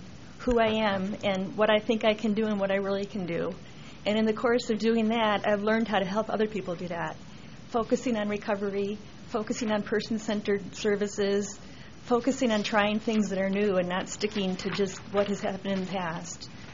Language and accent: English; Wisconsin, United States; I grew up in Wisconsin and lived a pretty happy, pretty normal life until I was 35